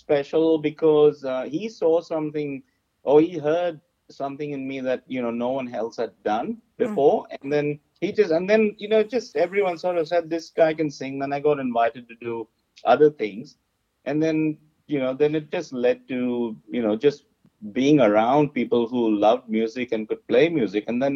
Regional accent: Karachi, Sindh, Pakistan; moved away as an adult; now in Australia; I grew up in the city of Karachi, which is in Pakistan. Oh, really? Okay. Yeah. And I migrated to Australia when I was, I think, 27 in 1991.

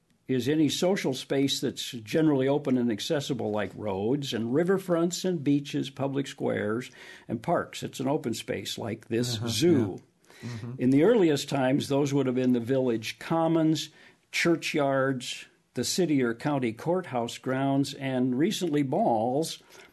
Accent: Minnesota, United States; moved away as an adult; now in Iowa, United States; I had done some history of my hometown in southern Minnesota. Never knew I'd end up living in Iowa

